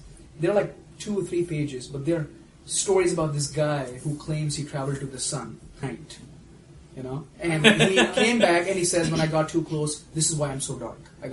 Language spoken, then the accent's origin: English; Pakistan; English is a second language; moved away as an adult; now in United States; So I moved here 6 years ago from Pakistan. I was 24, 25, something like that. And I've been here for about 6-7 years.